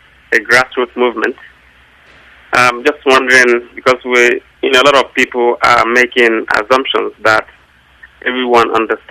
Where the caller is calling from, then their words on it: Brampton, Ontario, Canada; I'm calling from Brampton, Ontario.